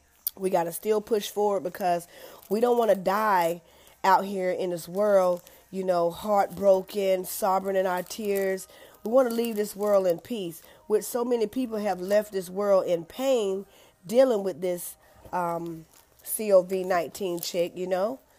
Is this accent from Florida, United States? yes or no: no; New York City, New York, United States; We've had a great loss up here in New York City, and everyone, even New York City, my city, my hometown, surrounding areas